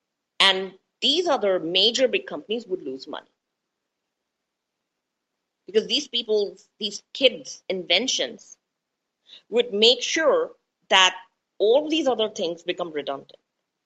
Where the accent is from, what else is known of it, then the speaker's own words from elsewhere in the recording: Mumbai, Maharashtra, India; English is a second language; because I'm educated in English. And I grew up in Bombay, which is now Mumbai, and educated in English, so don't know, and I'm going to admit this, I don't know how to read or write my native language. I do know how to read and write Hindi